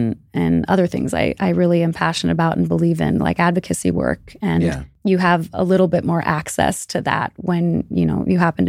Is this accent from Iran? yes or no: yes; Iran; speaking on behalf of the people in my home country. So, yeah, I think especially since there's such an oppressive regime in Iran